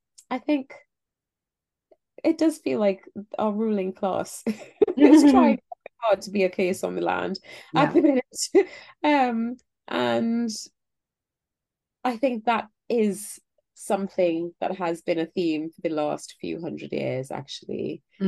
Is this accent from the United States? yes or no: no; Trinidad & Tobago; where I grew up in Trinidad